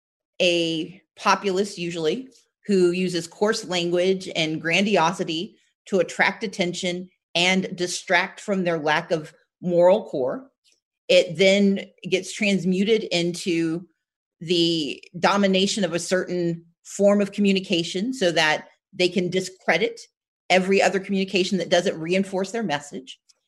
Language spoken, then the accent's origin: English; Gulfport, Mississippi, United States; also born or lived in Wisconsin; So I was born in Wisconsin, but we all grew up in Gulfport, Mississippi.